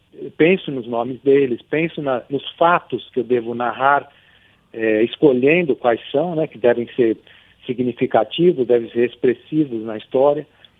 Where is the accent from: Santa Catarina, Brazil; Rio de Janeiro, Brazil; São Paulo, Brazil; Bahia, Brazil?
São Paulo, Brazil; Cravinhos; Eu vim de uma cidade pequena do interior de São Paulo.